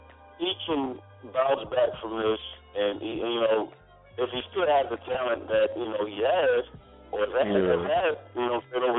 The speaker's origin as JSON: {"language": "English", "region": "the South", "country": "United States", "tie": "born or raised there", "said": "being from the South, also, and you know, growing up in the South"}